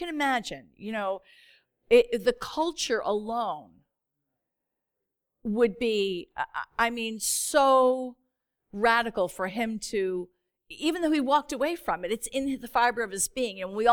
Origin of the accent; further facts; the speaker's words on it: West Islip, New York, United States; I'm here from Long Island, and I serve here on Long Island, and though the Lord has kind of taken me all over the globe in ministry, he's brought me right back here. I'm back in the house I grew up in West Islip